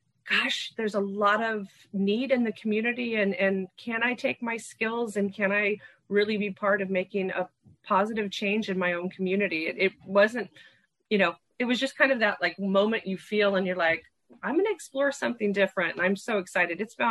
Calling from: Atascadero, California, United States; I'm zooming in from Atascadero, from our original location

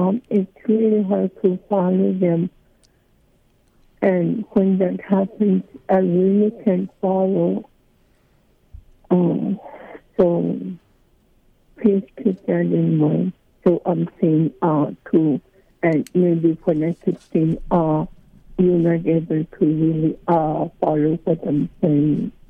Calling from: Bethel, United States; I'm calling from Bethel.

